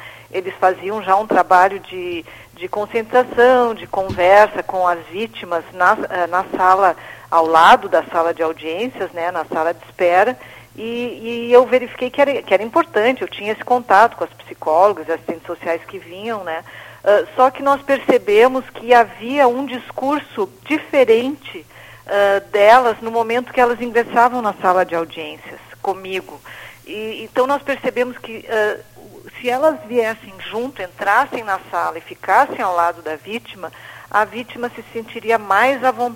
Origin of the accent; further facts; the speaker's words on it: Rio Grande do Sul, Brazil; now in Bento Gonçalves, Brazil; Eu percebi uma diferença muito grande da fronteira oeste, de onde eu vim, para cá, para essa região aqui de Bento Gonçalves